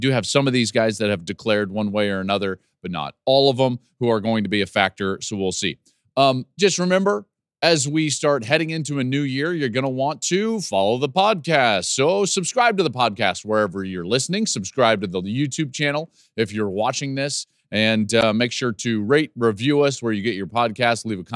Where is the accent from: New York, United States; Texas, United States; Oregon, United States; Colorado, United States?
Colorado, United States; Arvada; I grew up in Arvada, Colorado, and my dad was a high school football coach.